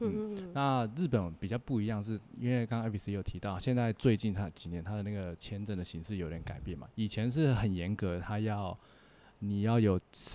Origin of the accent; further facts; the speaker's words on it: Taiwan; 对啊，对我们台湾人不能滑雪的来说是超级难的。